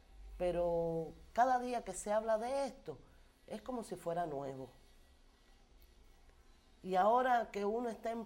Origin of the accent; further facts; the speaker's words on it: Camagüey, Cuba; Yo soy de Camagüey, de la ciudad. Nunca había ido al campo.